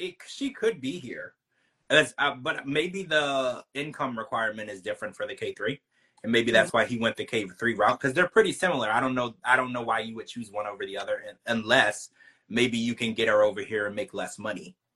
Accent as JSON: {"language": "English", "region": "Louisiana", "country": "United States", "tie": "born or raised there", "said": "I'm a big … fan. You know, I grew up in Louisiana, so you know."}